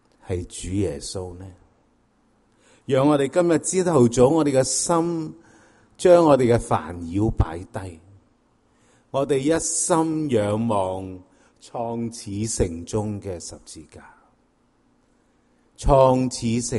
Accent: Guangdong, China; 我哋广东人可能讲当冇感情嘅时间

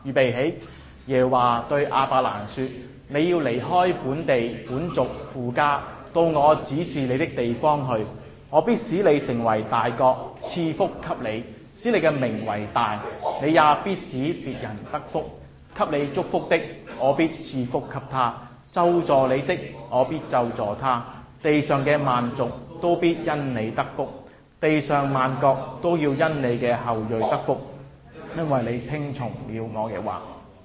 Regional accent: Hong Kong; 或者我都是香港來

